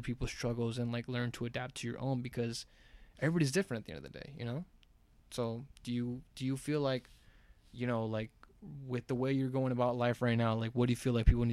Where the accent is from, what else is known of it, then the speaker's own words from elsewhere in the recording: Los Angeles, California, United States; Because, you know, we're from South Central, we have our own struggles